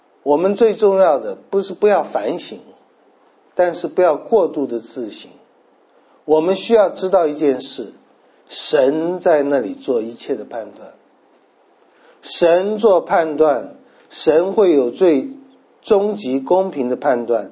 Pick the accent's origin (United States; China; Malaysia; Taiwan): China; 各位，对我们中国人来讲，我们被人论断是极大的事，是最大的事。